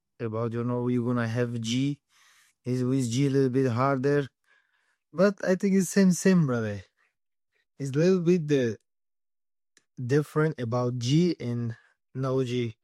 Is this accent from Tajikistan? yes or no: yes; Dushanbe, Tajikistan; English is a second language; Tajikistan is beautiful, brother. A good country. We are Persian country, and after Soviet Union, we are separate. Every country is separating. We are now small. 93% this mountain. I born in really this Dushanbe city. Mountainside.